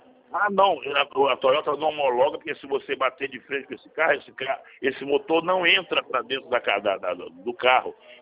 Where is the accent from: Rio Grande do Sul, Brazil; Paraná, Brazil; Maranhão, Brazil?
Maranhão, Brazil; São Luís; Eu sou nordestino. Eu sou do Maranhão. Eu fiz Maranhão? Uma vez do Maranhão. Eu sou do Maranhão. Eu sou de São Luís.